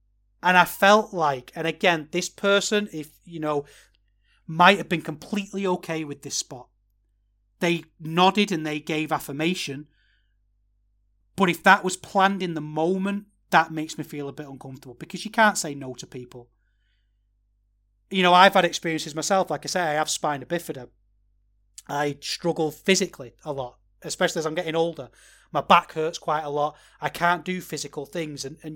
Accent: Manchester, North West England, United Kingdom; also born or lived in Liverpool; I'm married to a Scouser and I lived in Liverpool and I love Liverpool. You know, I love it. And I'm from Manchester

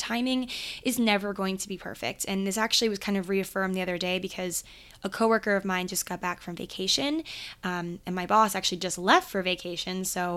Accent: Maryland, United States; I had to be 15 in Maryland. I grew up in Maryland.

